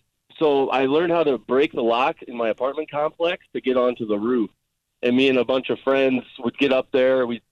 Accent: Mitchell, South Dakota, United States; So it's not really an amusement park thing, but I'm from Mitchell, South Dakota.

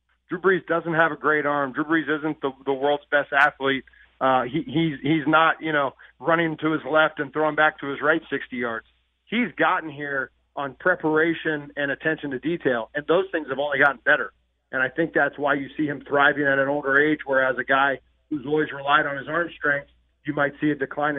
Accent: Cincinnati, Ohio, United States; Sorry, I'm from Cincinnati.

